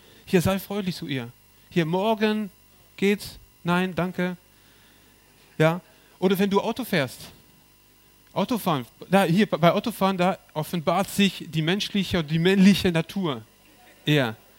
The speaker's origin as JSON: {"language": "German", "region": "Corsica", "country": "France", "said": "Bei mir auf Korsika, wo ich herkomme, ich wohne am Strand"}